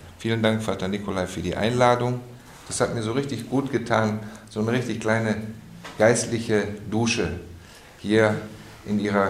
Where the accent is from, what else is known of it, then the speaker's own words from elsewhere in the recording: Germany; born there; wie Sie vielleicht wissen, bin ich in Deutschland geboren. Mein Vater war ein bekannter Erzpriester in Düsseldorf.